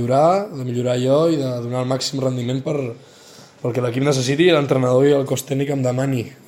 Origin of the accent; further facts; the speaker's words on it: Catalonia, Spain; now in Mallorca, Spain; jo soc de Catalunya